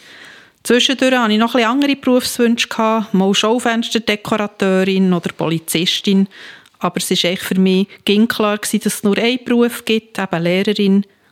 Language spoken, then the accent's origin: German; Biel, Bern, Switzerland; Ich bin in Biel geboren und aufgewachsen, wohne seit 32 Jahren in Möhringen